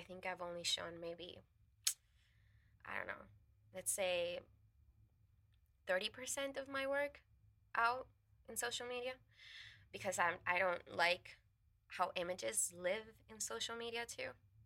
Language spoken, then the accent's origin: English; Puerto Rico; I'm from Puerto Rico, you know, like from the island